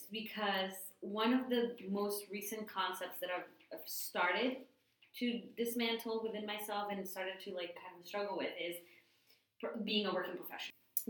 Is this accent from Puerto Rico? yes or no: no; Colombia; now in United States; somebody was like, oh, you're from Colombia, but you don't have an accent. I'm like, yeah, I know.